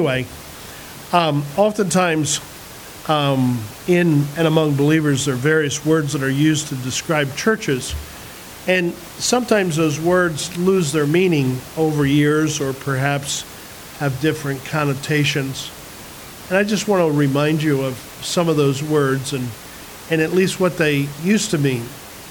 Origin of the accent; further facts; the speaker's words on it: New Jersey, United States; Church I grew up in New Jersey, our pastor, we would celebrate communion once a month